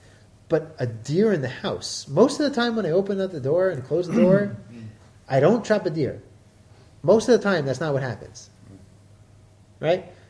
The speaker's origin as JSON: {"language": "English", "town": "Brooklyn", "region": "New York", "country": "United States", "tie": "born or raised there", "said": "which growing up in Brooklyn, they when I was younger, they had already had the lights that are motion sensors."}